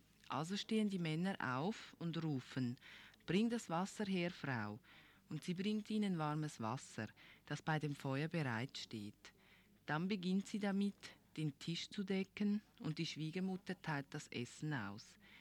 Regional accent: Guatemala; Bei uns in Guatemala gibt es Blätter, die heißen Sacmu. Ich weiß nicht, ob du die auch kennst.

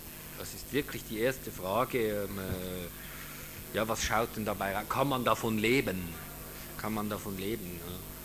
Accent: West Germany, Germany; weil ich komme jetzt aus dem Westen

